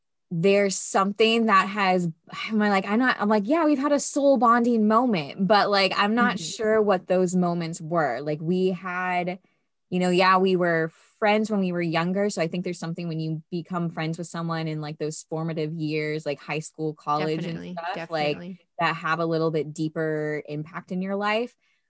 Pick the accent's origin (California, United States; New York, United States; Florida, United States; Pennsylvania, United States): Florida, United States; the reason that Florida Grown Femmes is part of our title is because we're from Florida.